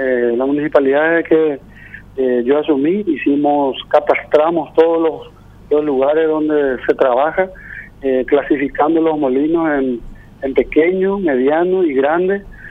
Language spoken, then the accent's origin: Spanish; Paso Yobái, Guairá, Paraguay; yo que soy de Paso Yovay, yo soy médico, salí al exterior, me formé y regresé, y hoy soy intendente de este lugar